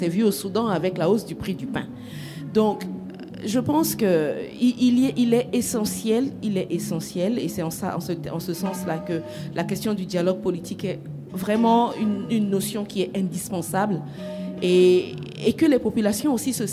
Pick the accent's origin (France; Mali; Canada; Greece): Mali; en tant qu'individu, en tant que Malien, nous acceptons cette responsabilité qui est la nôtre